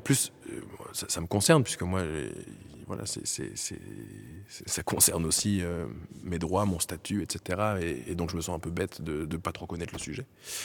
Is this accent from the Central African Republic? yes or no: no; Brussels, Belgium; Alors, on dit « On vient de Bruxelles, en Belgique. »